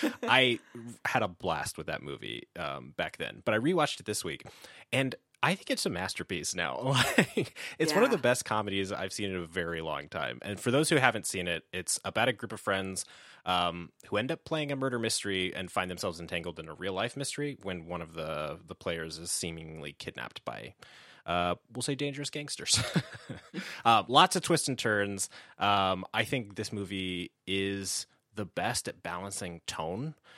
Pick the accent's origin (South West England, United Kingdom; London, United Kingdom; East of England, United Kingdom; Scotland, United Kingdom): London, United Kingdom; from London, and my favorite Dev Patel performance is actually The Green Knight